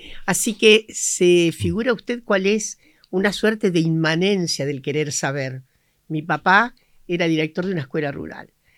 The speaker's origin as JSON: {"language": "Spanish", "region": "La Pampa", "country": "Argentina", "tie": "born there", "said": "Yo nací en la provincia de La Pampa, que es una provincia híbrida en el sentido de que tiene, ¿cómo decirle?, etnias diversas, como se forjó en general la nación argentina y nuestras naciones."}